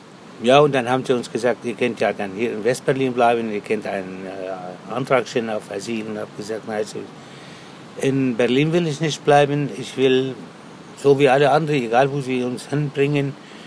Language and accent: German; Palestine; now in Germany; Und ich bin selber Palästinenser